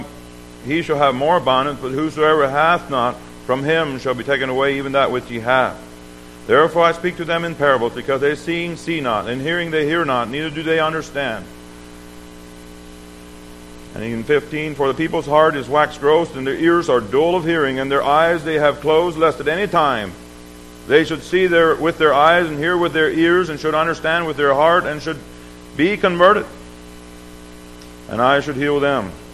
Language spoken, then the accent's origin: English; Pennsylvania, United States; born there; As a little boy, I was born in Pennsylvania.